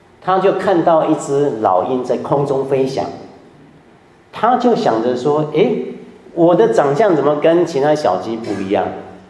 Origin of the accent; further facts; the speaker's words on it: Taiwan; 还有我是从台湾来的